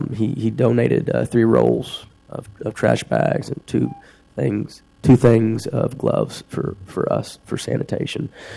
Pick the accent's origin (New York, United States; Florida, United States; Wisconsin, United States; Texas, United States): Texas, United States; Fort Worth; I'm from Texas, Fort Worth, Texas. I've been here for 3 months.